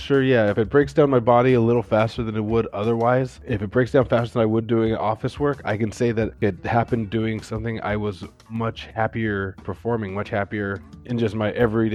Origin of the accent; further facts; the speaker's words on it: United States; I'm an American, so healthcare is bullshit in this country.